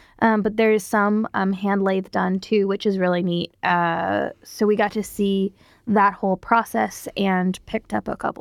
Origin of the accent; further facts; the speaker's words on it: Nebraska, United States; So I'm so used to driving in the Midwest. I'm from Nebraska. Everything is 8 to 10 hours.